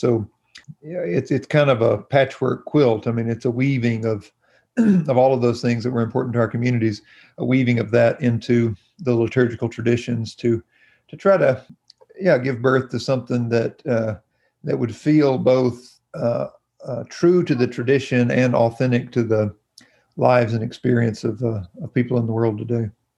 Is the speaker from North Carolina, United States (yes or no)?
yes; North Carolina, United States; I grew up in Stokes County, which is just down the road from Mayberry.